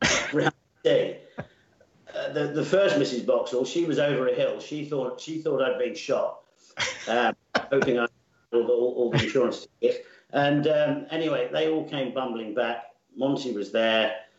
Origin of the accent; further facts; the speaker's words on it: Camberley, South East England, United Kingdom; now in Bracknell, United Kingdom; No, I grew up in Camberley. I've done a lot of traveling. And right now, the home, the domicile, is in Bracknell.